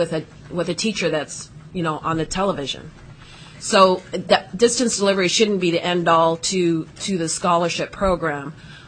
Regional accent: Kotzebue, Alaska, United States; I'm from Kotzebue.

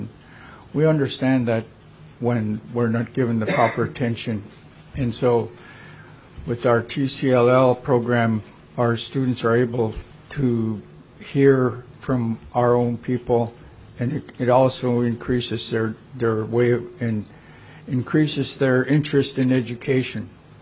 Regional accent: Juneau, Alaska, United States; I'm born and raised in Juneau, Alaska. And I come from a family who are educators.

